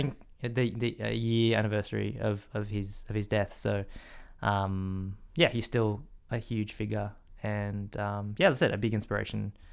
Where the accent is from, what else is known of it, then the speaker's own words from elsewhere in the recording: Carlingford, New South Wales, Australia; we grew up in Carlingford, which is, kind of near Parramatta. I guess it's like half an hour away from the city.